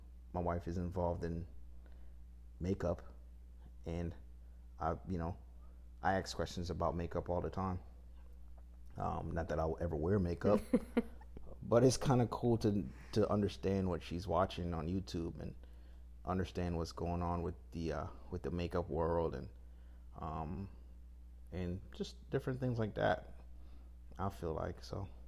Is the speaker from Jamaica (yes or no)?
yes; Jamaica; She's Hispanic, I'm Jamaican, so I'm just talking about foods from our culture